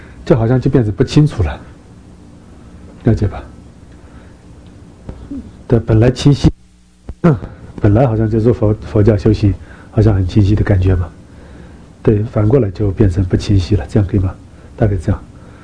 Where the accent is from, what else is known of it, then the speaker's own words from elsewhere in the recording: Kham, China; 像我们家乡也是啊，就是有的人真的是，比方说像父母往生啦什么的，对，就发愿，从康区一直大礼拜到拉萨。